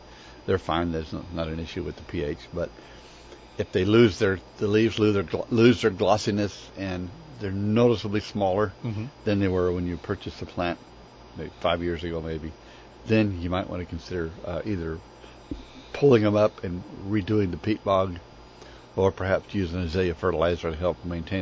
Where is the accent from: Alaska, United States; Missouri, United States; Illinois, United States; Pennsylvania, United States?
Illinois, United States; Chicago; But when I'm here, as a kid growing up in Chicago, we had Rose of Sharon's, and they were very hardy up there, too.